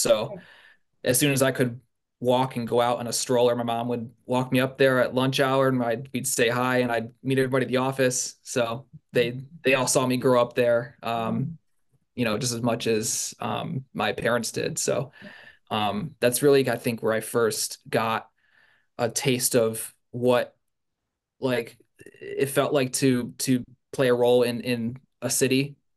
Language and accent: English; Pittsfield, Massachusetts, United States; I mean, it all started, I grew up here in Pittsfield, went to Egremont, to Herberg, and to PHS, and graduated 2011.